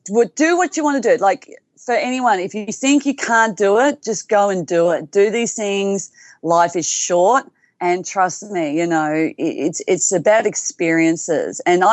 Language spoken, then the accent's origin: English; Melbourne, Victoria, Australia; I'm from Melbourne, Australia